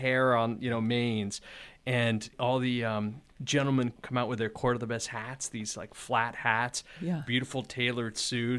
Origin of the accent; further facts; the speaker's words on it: United States; As an American, it feels sort of... You're self-conscious thinking, do I know these people?